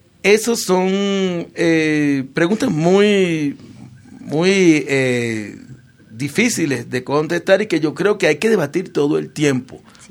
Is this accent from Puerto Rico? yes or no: yes; Puerto Rico; Yo soy puertorriqueño y yo crecí en la época de oro, para llamarle así, del populismo.